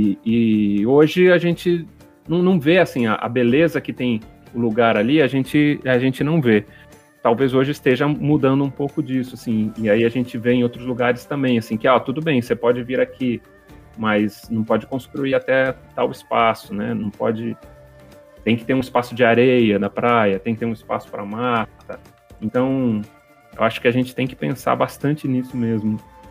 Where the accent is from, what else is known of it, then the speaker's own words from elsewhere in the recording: Guarujá, São Paulo, Brazil; born there; Eu nasci no Guarujá, que é litoral de São Paulo, e eu vi um pouco disso lá